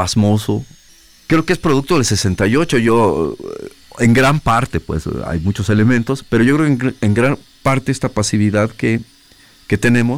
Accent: Guadalajara, Jalisco, Mexico; soy músico, vengo de Guadalajara.

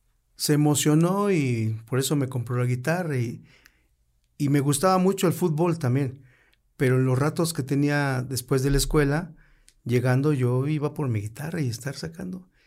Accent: Cuernavaca, Morelos, Mexico; Soy de aquí, de Cuernavaca, Morelos, precisamente del mero centro de Cuernavaca, en la calle de Vicente Guerrero, ahí nací, y actualmente vivo al norte de Cuernavaca, en Tetela del Monte

